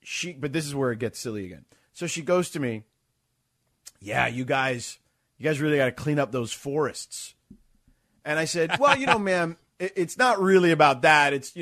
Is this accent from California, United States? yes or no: yes; Los Angeles, California, United States; and she goes to me, where are you from? And I said, oh, Los Angeles. She goes, oh, California.